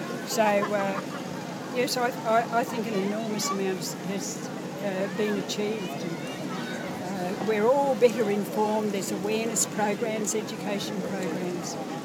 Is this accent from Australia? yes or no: yes; Queensland, Australia; I grew up in Western Queensland